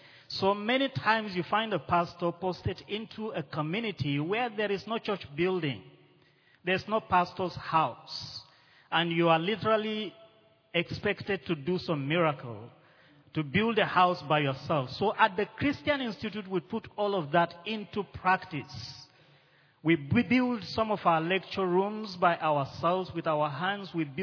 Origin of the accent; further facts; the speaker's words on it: Jos, Plateau, Nigeria; I come from Nigeria, from the Anglican Diocese of Jos.